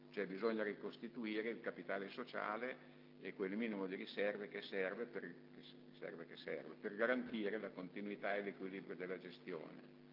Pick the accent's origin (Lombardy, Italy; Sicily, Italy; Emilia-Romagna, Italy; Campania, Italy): Emilia-Romagna, Italy; San Giovanni in Persiceto; Io sono di Persiceto, pago 3 euro e quindi paghiamo 2.